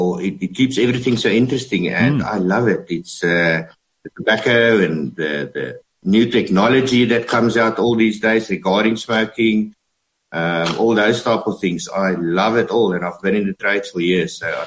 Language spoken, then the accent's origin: English; Bloemfontein, Free State, South Africa; And those years, I'm from Bloemfontein. So those years, they still had an office at Bloemfontein.